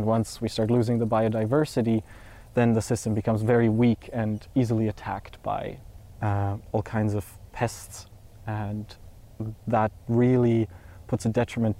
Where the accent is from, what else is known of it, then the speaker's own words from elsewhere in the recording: Kelowna, British Columbia, Canada; also born or lived in Germany; I was born in Germany and moved around there a bit, and then in 2013 we actually came to Kelowna, so in British Columbia, actually. So very different kind of Canada, full of wine and orchards